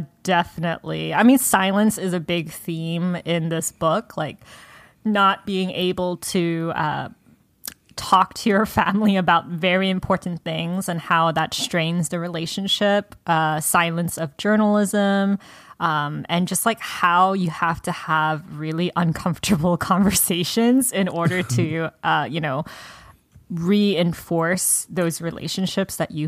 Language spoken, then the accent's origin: English; United States; well, that's because I was raised in America. That's not anything special.